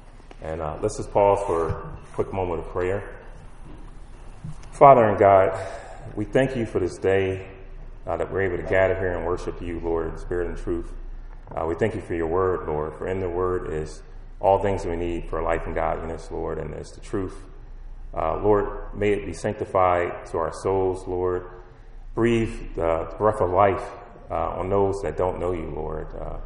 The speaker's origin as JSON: {"language": "English", "region": "Kentucky", "country": "United States", "said": "I'm originally from Kentucky. I guess the bluegrass state, if you want to say that, Kentucky Derby."}